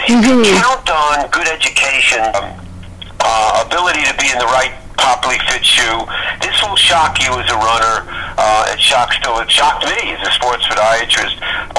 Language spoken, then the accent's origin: English; New York, United States; accent: New York; now in Chicago, United States; You know, I grew up in New York, and I do work once a week on keeping my New York accent, even though I've been in the Chicago area for like 40-something years.